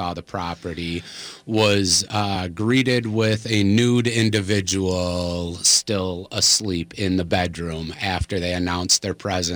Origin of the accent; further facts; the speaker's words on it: Green Bay, Wisconsin, United States; So I'm originally from Green Bay